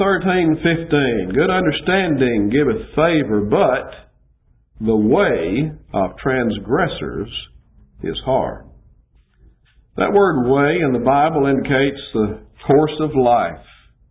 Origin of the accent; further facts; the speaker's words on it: Adamsville, Alabama, United States; also born or lived in Birmingham, United States; I was born in Birmingham, grew up in Adamsville, which is west of Birmingham, about 10 miles.